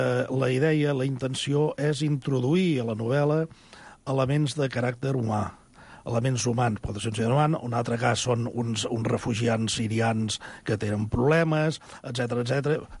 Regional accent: Girona, Catalonia, Spain; Jo sóc de Girona, vaig néixer a Girona, tinc parents a Mer, i, bueno, és el meu lloc de...

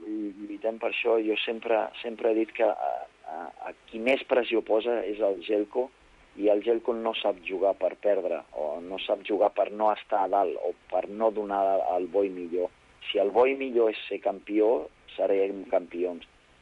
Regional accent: Badalona, Catalonia, Spain; la de Badalona és especial perquè jo soc de Badalona

